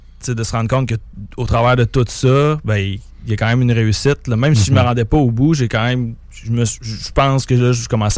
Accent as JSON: {"language": "French", "town": "Port-Cartier", "region": "Quebec", "country": "Canada", "said": "Port-Cartier."}